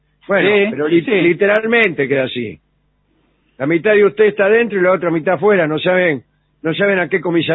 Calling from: Córdoba, Argentina; de Córdoba.

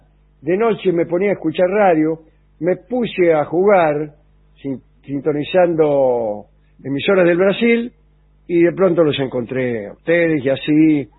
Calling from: Mar del Plata, Buenos Aires Province, Argentina; de Mar del Plata, quiero pedir que hagan la canción

